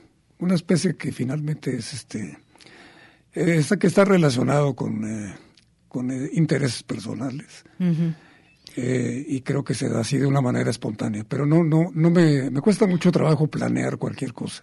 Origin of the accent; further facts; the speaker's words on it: Chihuahua, Mexico; also born or lived in Guadalajara; muy chiquito me llevaron a los días de nacido, me llevaron a Chihuahua, que fue donde nacieron todos mis hermanos y mi madre, y ya vivían mis padres en Chihuahua. Posteriormente nos trasladamos, cuando yo tenía 11 años, a la Ciudad de México